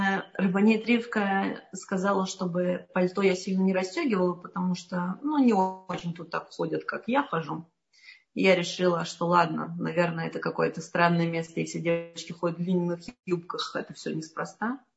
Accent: Moscow, Russia; Я сама из Москвы, забыла сказать.

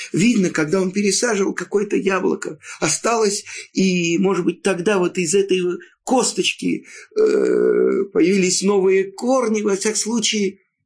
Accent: Poland; moved away; Я сам из Польши.

